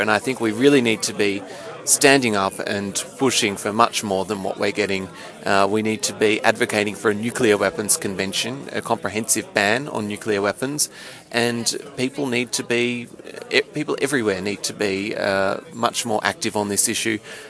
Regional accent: Australia; So I'm not an American, I'm Australian.

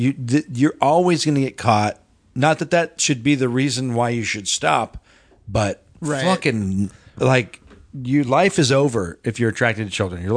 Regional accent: Colorado, United States; I'm from Colorado, and not that this means that much, but I like to pee outside.

